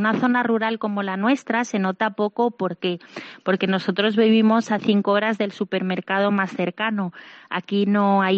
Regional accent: Spain; hay una hermana española, dos hermanas congoleñas y yo, y que también soy española.

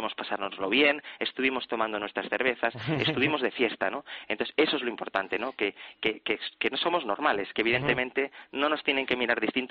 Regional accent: Spain

